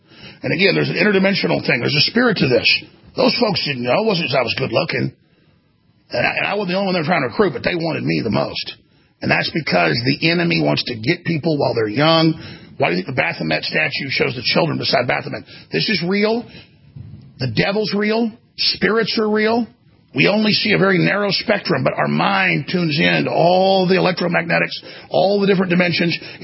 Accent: Dallas, Texas, United States; But I was growing up in Dallas, Texas.

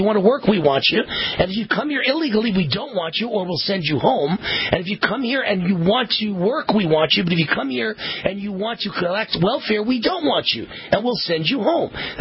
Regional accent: United States; I appreciate what capitalism has done for me and my family, and I'm American-made and proud of it.

